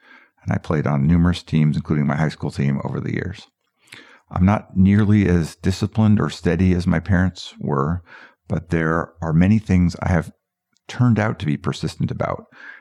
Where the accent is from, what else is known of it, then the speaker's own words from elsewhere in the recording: Boulder, Colorado, United States; also born or lived in New York; I was born in 1965 in Manhattan, New York, and I've seen cute pictures of me toddling around Riverside Park, but my parents, who were both teachers, moved to Boulder, Colorado just as I was about to turn